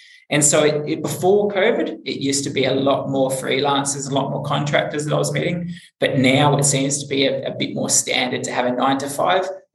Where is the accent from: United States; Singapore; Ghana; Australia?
Australia; Adelaide, South Australia; moved away as an adult; also born or lived in Sydney / Melbourne; I'm from Adelaide in Australia. I left Adelaide in about 2013, moved to Sydney, moved to Melbourne for another job, moved back to Sydney, moved back to Melbourne, and then I moved to Chiang Mai in Thailand for a few months